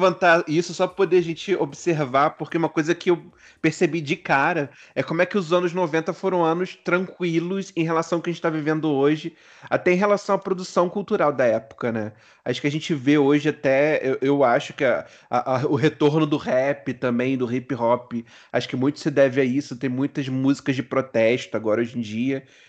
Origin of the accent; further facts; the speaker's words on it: Niterói, Rio de Janeiro, Brazil; Na minha terra tinha lona também, lá em São Gonça.